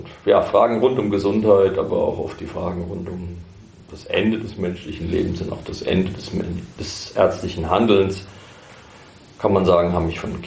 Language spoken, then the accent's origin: German; Herborn, Hesse, Germany; 56 Jahre alt, geboren in Herborn und dort auch groß geworden. Studiert habe ich in Heidelberg und in Marburg.